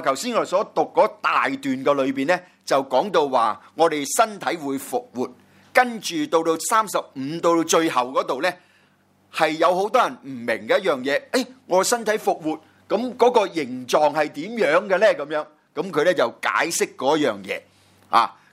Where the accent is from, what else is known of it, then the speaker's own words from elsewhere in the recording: Guangdong, China; 我们广东人呢，就很明白这句的意思了